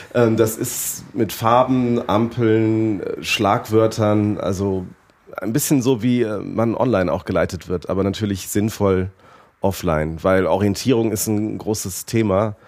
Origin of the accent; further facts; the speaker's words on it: Rhineland, Germany; Ich komme aus dem Rheinland